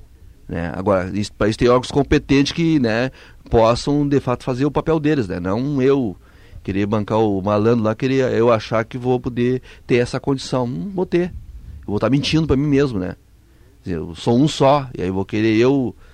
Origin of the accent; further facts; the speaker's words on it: Porto Alegre, Rio Grande do Sul, Brazil; Nós somos de Porto Alegre.